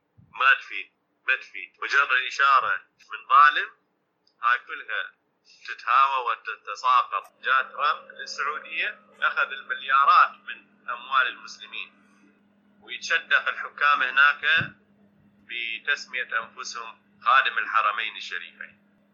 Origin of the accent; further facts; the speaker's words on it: Iraq; قال أنت منين؟ قلت له من العراق.